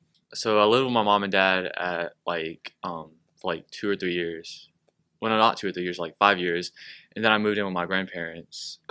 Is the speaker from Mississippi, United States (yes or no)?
no; Winston-Salem, North Carolina, United States; born there; Yeah, I was born in Winston-Salem. I think I started foster care at the age of 10, I believe.